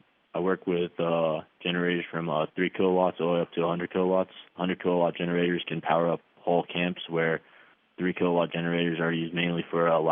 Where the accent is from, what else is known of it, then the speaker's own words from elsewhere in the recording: Wanton, New York, United States; New York State. Wanton, New York, to be more specific.